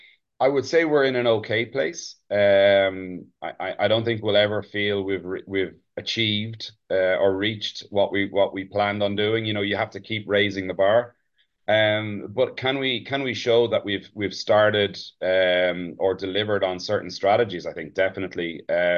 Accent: Ireland; growing up in Ireland

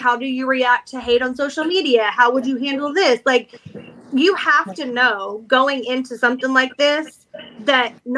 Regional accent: Oklahoma, United States; I'm from Oklahoma. I used to get my ass beat by little boys in school. We're country out here.

